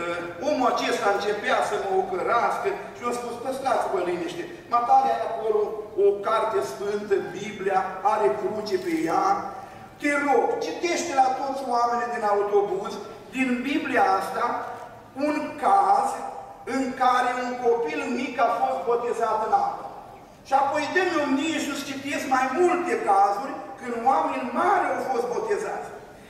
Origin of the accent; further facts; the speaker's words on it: Suceava, Suceava County, Romania; eram într-un troleibuz în orașul Suceava, eu sunt din Suceava